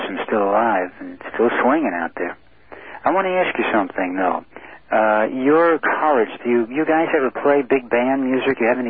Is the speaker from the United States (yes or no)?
yes; Studio City, California, United States; Well, you know, growing up in Studio City in California, because my mom was born in New York City, so was my dad